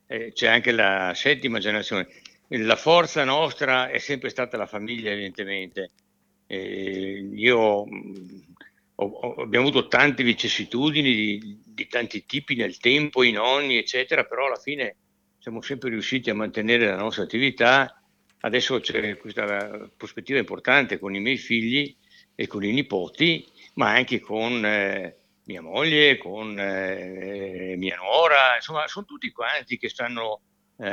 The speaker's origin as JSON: {"language": "Italian", "town": "Caprile", "region": "Veneto", "country": "Italy", "tie": "born there", "said": "io rimango a Caprile. Qui sono nato, a Caprile è nata la storia della nostra famiglia e ci tengo particolarmente"}